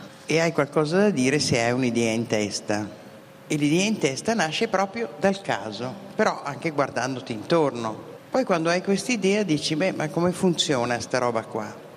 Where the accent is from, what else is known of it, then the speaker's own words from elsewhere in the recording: Milan, Lombardy, Italy; Milano è il motore delle mie storie, perché sono milanese